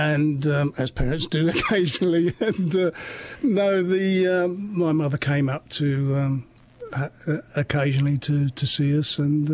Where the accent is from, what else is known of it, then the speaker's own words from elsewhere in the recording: Stratford, London, United Kingdom; born there; now in Suffolk, United Kingdom; I was born in Stratford.